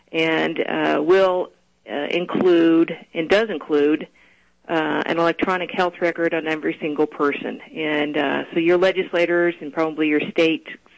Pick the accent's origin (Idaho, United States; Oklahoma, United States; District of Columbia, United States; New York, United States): Oklahoma, United States; I'm from Oklahoma, so we know